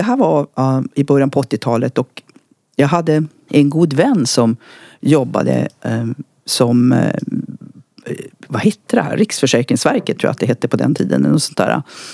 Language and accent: Swedish; Luleå, Norrbotten County, Sweden; also born or lived in Piteå; Jag är född i Piteå, uppvuxen i Luleå.